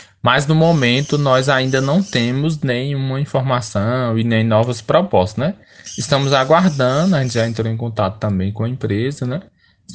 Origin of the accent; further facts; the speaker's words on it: Northeast Region, Brazil; todos nós somos nordestinos